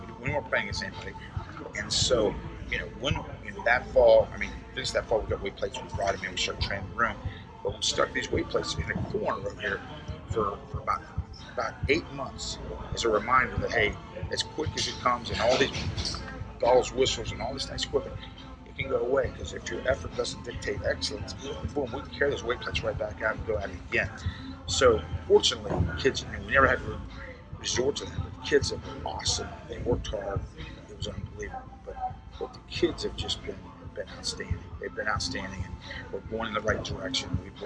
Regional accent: West Virginia, United States; now in Tennessee, United States; And, you know, I was from West Virginia, Mountain State. Here I'm in Tennessee.

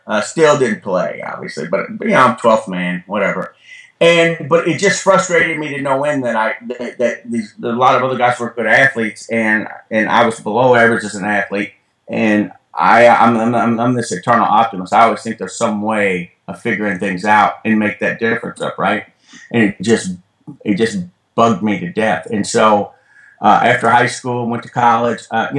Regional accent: Muskegon, Michigan, United States; I grew up in Muskegon, Michigan, you know, a couple hours from where you guys are at, in Ypsilanti.

